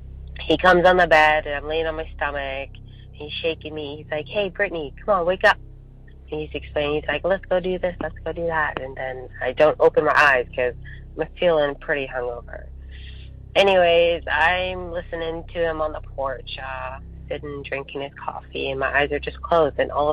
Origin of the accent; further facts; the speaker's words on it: Golden, British Columbia, Canada; I'm from Golden, BC, Canada, and I'm a huge fan.